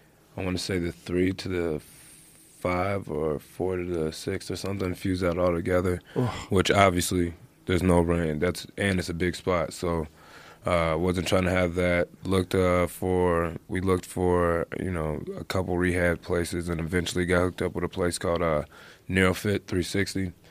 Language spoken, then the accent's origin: English; Cincinnati, Ohio, United States; I'm from Cincinnati, grew up wrestling.